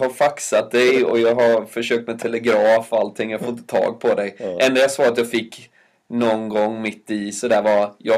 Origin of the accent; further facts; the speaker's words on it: Sweden; Nej, jag är fortfarande väldigt svensk. Ja. Jag glömmer inte mina rötter på det sättet.